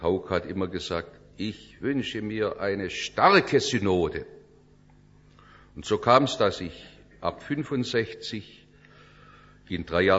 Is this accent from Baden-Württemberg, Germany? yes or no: yes; Stuttgart, Baden-Württemberg, Germany; Ich bin in Stuttgart aufgewachsen